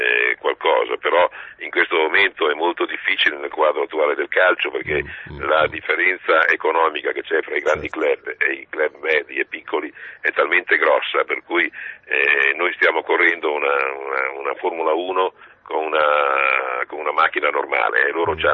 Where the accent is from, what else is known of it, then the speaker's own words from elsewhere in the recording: Friuli-Venezia Giulia, Italy; now in Palermo, Italy; perché essendo friulano